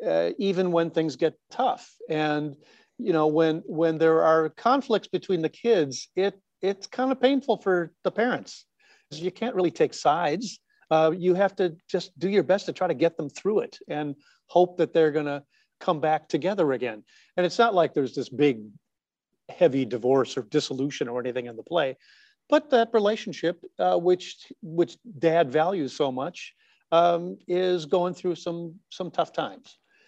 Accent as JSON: {"language": "English", "region": "Wisconsin", "country": "United States", "tie": "born or raised there", "moved": "as an adult", "said": "Yeah, well, I grew up in Wisconsin and I left Wisconsin for about 20 years."}